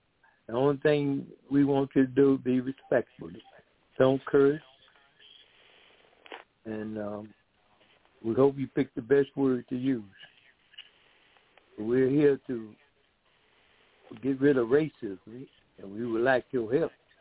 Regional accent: Cato, Georgia, United States; I'm one of the co-host workers there. I'm from Cato, Georgia.

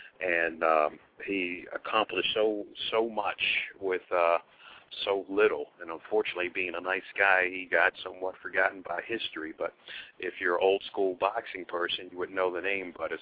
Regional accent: Baltimore, Maryland, United States; from Baltimore, amateur historian

